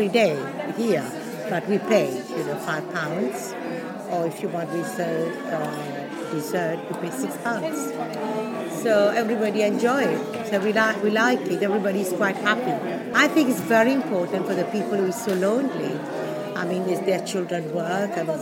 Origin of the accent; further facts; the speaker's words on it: Mauritius; English is a second language; now in London, United Kingdom; You know, I come from Mauritius.